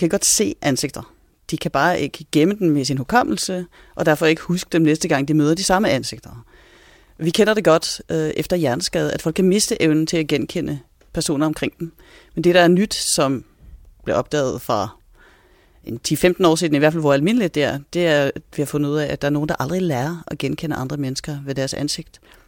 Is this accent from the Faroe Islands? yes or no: no; Norway; Danish is a second language; now in Denmark; Jeg kommer oprindeligt fra Norge, men har boet i Danmark nu i 20 år.